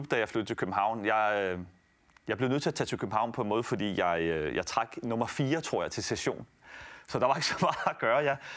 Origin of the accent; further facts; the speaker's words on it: Italy; siden jeg kan huske, at jeg voksede op i Italien, kan man sige